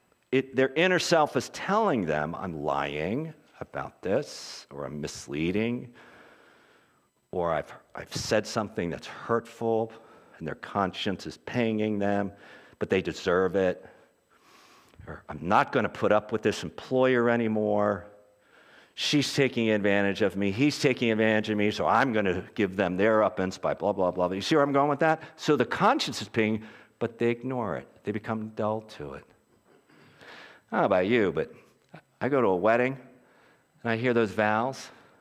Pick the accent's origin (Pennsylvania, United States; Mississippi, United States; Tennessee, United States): Pennsylvania, United States; Philadelphia; And I'm from Philly, I'm like, I could use a little more attitude.